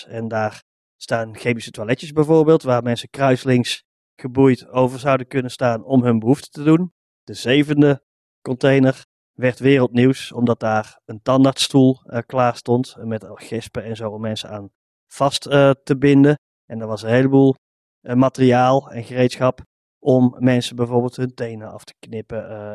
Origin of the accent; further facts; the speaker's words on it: Tilburg, North Brabant, Netherlands; ik ben geboren en getogen in Tilburg.